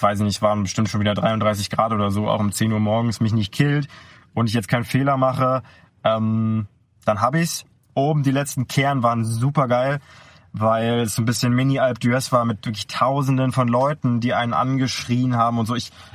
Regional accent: Berlin, Germany; moved away as an adult; now in Alps; Ich komme gebürtig aus Berlin. Hab dort auch die ersten 25 Jahre meines Lebens verbracht, die letzten 5 bis 6, also ich bin jetzt 31, eher in den Alpen.

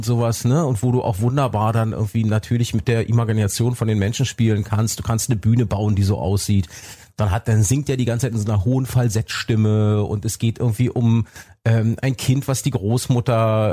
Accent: East Germany, Germany; ich komme ja aus der DDR, also war mit Informationen sowieso ein bisschen schwierig

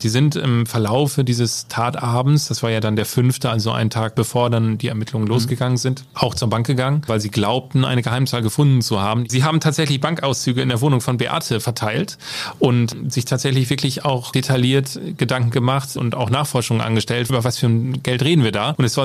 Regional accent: Norden, Lower Saxony, Germany; Ich komme ja selber aus Norden.

